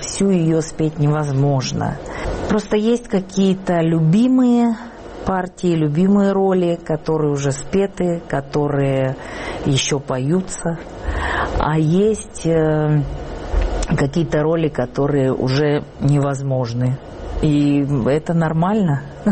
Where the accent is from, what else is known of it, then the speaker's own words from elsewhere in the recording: Adygea, Russia; Я с Кавказа, да. Я адыгейка, я черкешенка.